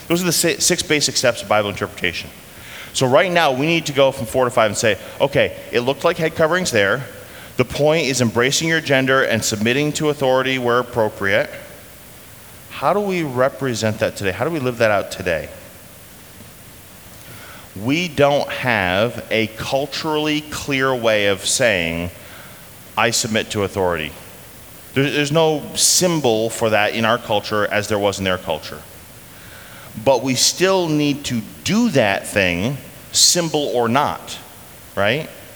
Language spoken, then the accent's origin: English; United States; I'm an American.